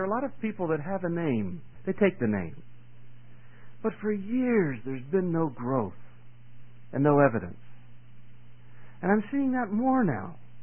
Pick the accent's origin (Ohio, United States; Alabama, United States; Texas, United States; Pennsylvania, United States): Pennsylvania, United States; I heard on the CB radio an accident on the Pennsylvania Turnpike, and I was in my old home state, and so I knew that I could detour around.